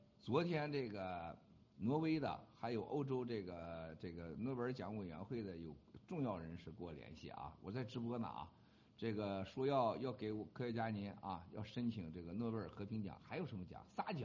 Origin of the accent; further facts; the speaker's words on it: Shandong, China; 用我们山东老家说